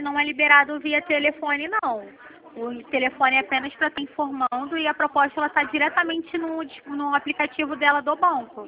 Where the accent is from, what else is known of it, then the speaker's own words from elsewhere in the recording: Rio de Janeiro, Brazil; eu sou aqui do centro do Rio, né?